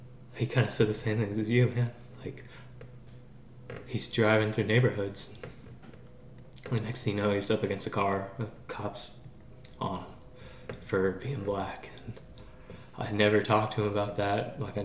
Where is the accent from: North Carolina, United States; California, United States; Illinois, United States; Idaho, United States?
North Carolina, United States; Raleigh; In Raleigh.